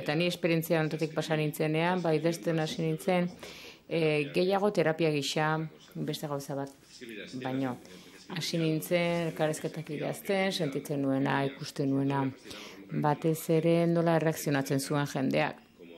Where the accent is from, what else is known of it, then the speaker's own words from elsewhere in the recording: Argentina; Argentinarra da, ni argentinarra naiz.